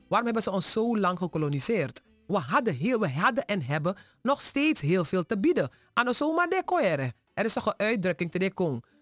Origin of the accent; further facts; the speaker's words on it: Suriname; now in Netherlands; we hebben familie daar, sommige van ons hebben bezittingen daar, we hebben een band met het land, we zijn Surinamers in diaspora.